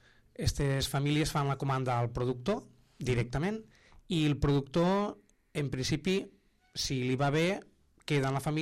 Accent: Roquetes, Catalonia, Spain; I una família de Barcelona i una altra família que venim de Roquetes.

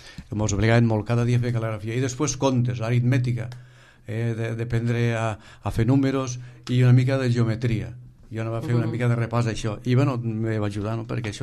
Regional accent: Vilafranca, Valencian Community, Spain; Jo sóc de la província de Castelló, un poble que quan jo anava a l'escola, allí pues, anava a l'escola, escrivíem sempre la data, la fecha, allà a la pissarra, Villafranca del Cid

